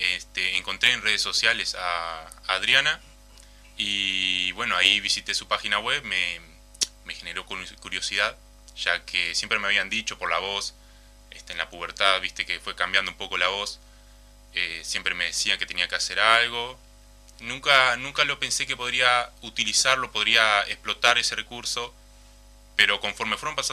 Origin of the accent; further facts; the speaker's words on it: Casupá, Florida, Uruguay; Soy del interior, soy de Casupá.